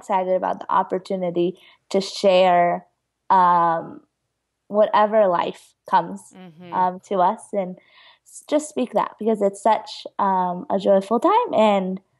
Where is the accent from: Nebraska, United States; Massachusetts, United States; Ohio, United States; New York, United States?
Nebraska, United States; we just moved back to Nebraska, which is my home state. We used to live in North Carolina.